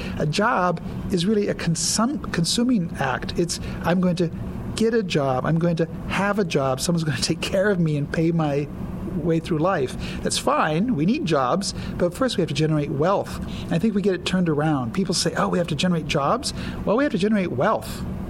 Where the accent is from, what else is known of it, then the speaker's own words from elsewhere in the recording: Mason City, Iowa, United States; I come from Mason City, and when my mother just got out of high school in the 50s, she worked at Decker's